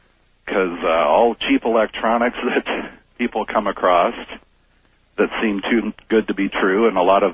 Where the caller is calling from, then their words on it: Phoenix, Arizona, United States; I'm calling from Phoenix.